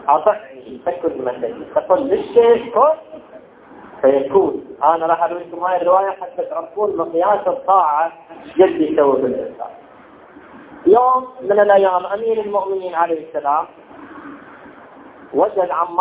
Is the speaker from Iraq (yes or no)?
yes; Iraq; ينفتح عندنا في العراق 40 قمر